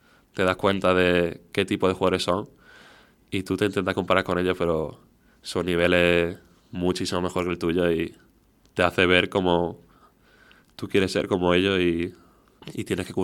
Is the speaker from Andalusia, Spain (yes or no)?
yes; Lucena, Andalusia, Spain; now in United States; Pues yo cuento, de hecho yo digo que soy de España, soy de un pueblo de aquí de Córdoba, de Lucena.